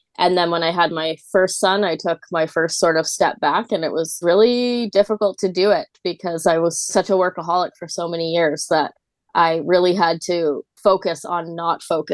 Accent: Vancouver, British Columbia, Canada; I am born and raised and still live in Vancouver, Canada.

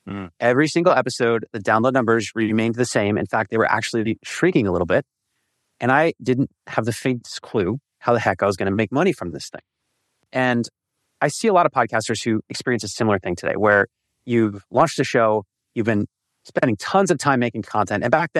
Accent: Philadelphia, Pennsylvania, United States; a company that was started in Philly, which is my hometown.

